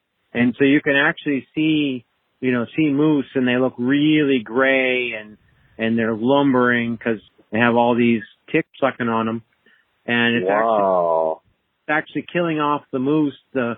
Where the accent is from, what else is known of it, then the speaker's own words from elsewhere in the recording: New Hampshire, United States; See, I'm from New Hampshire, so, you know, we have autumn where the trees turn color and whatnot.